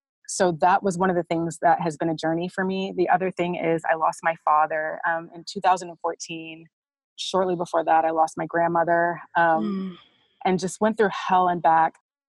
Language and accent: English; Oklahoma, United States; I had to learn my value because I grew up in Oklahoma